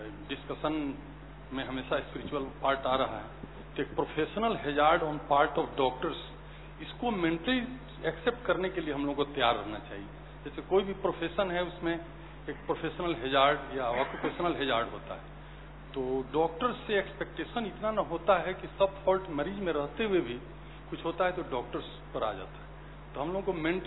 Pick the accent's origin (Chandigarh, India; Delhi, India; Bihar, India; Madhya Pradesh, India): Bihar, India; Patna; मैं पटना से हूँ मैं प्लास्टिक सर्जन हूँ